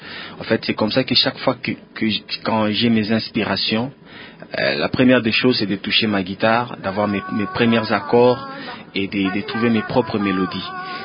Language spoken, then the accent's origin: French; Likasi, Haut-Katanga, DR Congo; born there; je suis né à Likasi, une ville montagneuse à 120 km de Lubumbashi. Mm-hmm. Mais en fait, c'est vers l'année 2000 que je suis venu m'installer à Lubumbashi pour raison d'études universitaires.